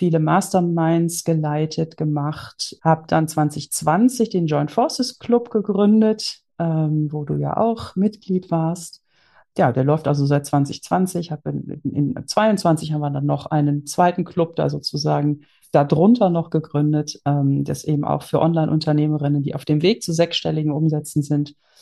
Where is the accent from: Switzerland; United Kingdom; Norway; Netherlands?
Netherlands; also born or lived in Germany; now in Austria; Ich komme ursprünglich aus Holland, habe mein ganzes Leben in Deutschland gelebt, lebe jetzt in Österreich in den Alpen